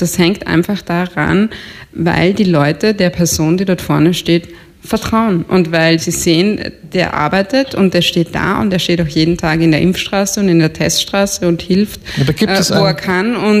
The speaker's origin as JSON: {"language": "German", "country": "Austria", "said": "Nein, es gibt immer so, ich komme aus Österreich"}